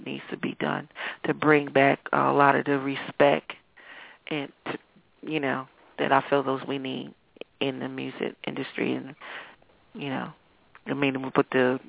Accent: Wilmington, Delaware, United States; I'm from Wilmington. I'm from Wilmington, Delaware.

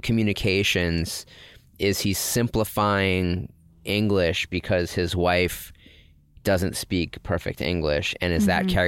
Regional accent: Massachusetts, United States; I don't know if it's because I came from the Northeast.

